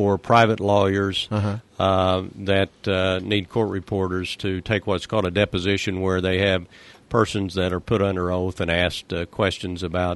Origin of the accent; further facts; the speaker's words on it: Carterville, Illinois, United States; I'm from Carterville.